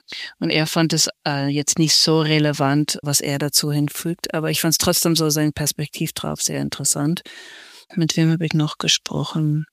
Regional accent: Netherlands; German is a second language; auch für mich als Niederländer

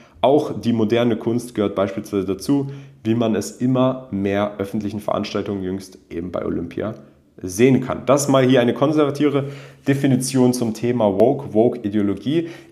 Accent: Berlin, Germany; In Berlin, da wo ich aufgewachsen bin, über 20 Jahre meines Lebens

